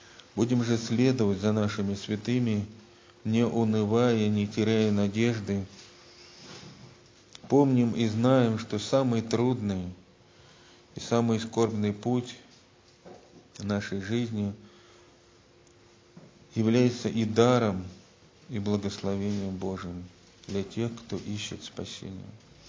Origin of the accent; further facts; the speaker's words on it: Moscow, Russia; Но вот помним ли мы, москвичи, что такое кротость?